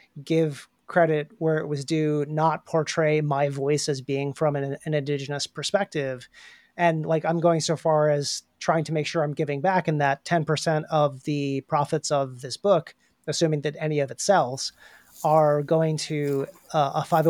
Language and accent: English; New England, United States; but I grew up in New England where a large percentage of people were surely convinced that they had some kind of indigenous ancestry